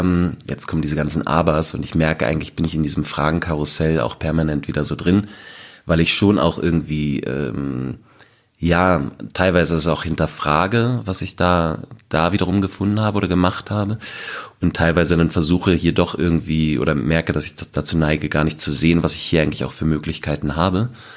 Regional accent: Berlin, Germany; Ich komme eben aus Berlin

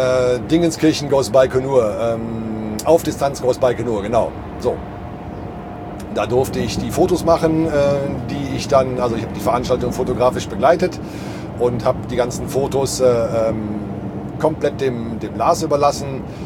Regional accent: Cologne, North Rhine-Westphalia, Germany; Ich meine, ich komme selber aus Köln

